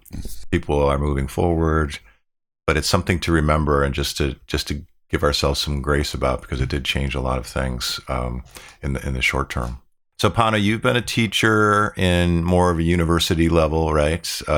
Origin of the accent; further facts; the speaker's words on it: Buffalo, New York, United States; So I grew up in Buffalo, New York, in Western New York State, and I went to Catholic schools.